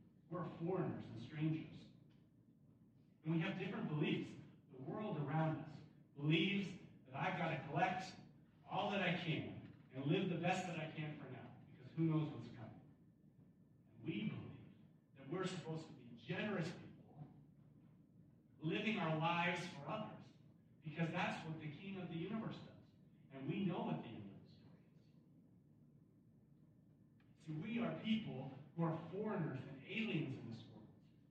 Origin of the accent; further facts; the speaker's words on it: United States; now in Bulgaria; As an American living in Bulgaria, I have a different language, a different customs, different sets of beliefs than the people around me.